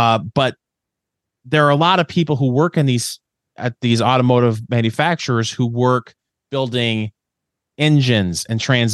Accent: Saginaw, Michigan, United States; I'm originally from Saginaw, Michigan, and there were a lot of GM plants in Saginaw when I was growing up, and now there's only one left, a little foundry.

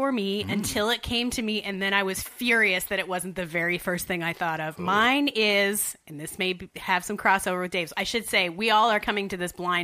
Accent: Canada; America's most badass holiday, if I do say so, as a Canadian.

